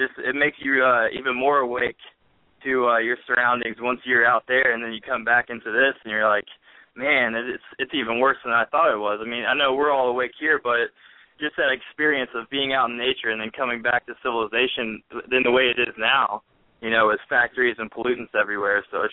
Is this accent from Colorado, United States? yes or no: no; Tennessee, United States; I'm from Tennessee